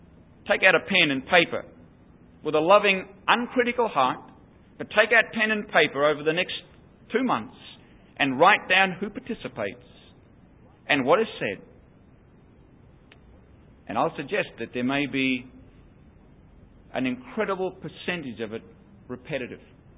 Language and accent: English; Ireland; Now, I'm Irish, so I can talk about that.